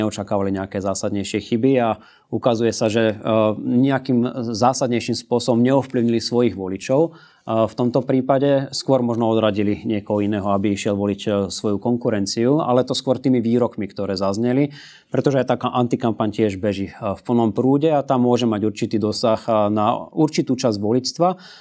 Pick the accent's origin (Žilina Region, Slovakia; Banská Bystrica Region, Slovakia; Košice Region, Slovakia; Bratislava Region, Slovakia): Banská Bystrica Region, Slovakia; Banská Bystrica; No ja napríklad pochádzam z Banskej Bystrice